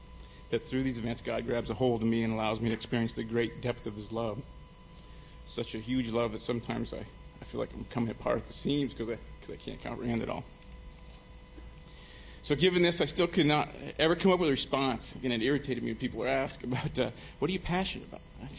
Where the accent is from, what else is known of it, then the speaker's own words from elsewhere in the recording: Indiana, United States; also born or lived in Kentucky; I was born in Kentucky and raised in rural Indiana, and I was 8 years old when Jesus asked me to be my Savior. So Indiana, beautiful Kentucky bluegrass